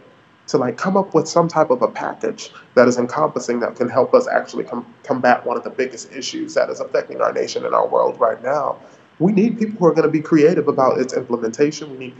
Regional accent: Chicago, Illinois, United States; I wanted to come not only back to my hometown, because I think that learning happens inside and outside of the classroom. And I think that Chicago is an incredible case study for many different world cities

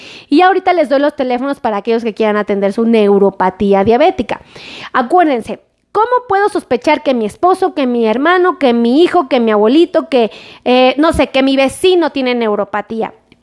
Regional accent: Mexico City, Mexico; Yo soy del DF

